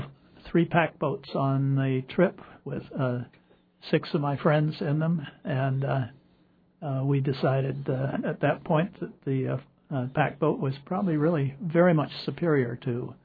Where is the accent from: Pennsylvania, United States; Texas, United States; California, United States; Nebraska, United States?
Nebraska, United States; I grew up on the Missouri. I canoed the Platte in Nebraska, of all places. That's where I grew up.